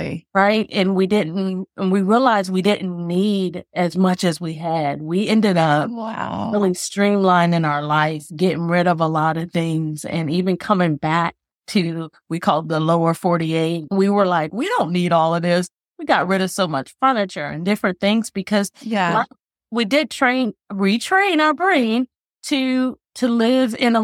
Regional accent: Delaware, United States; moved away as an adult; also born or lived in Mildenhall, England; So I moved all the way from Delaware, the first state, to England.

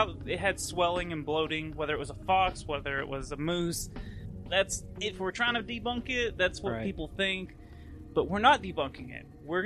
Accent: Texas, United States; accent: Texan; I can barely do my own Texan accent, and that's where I'm from.

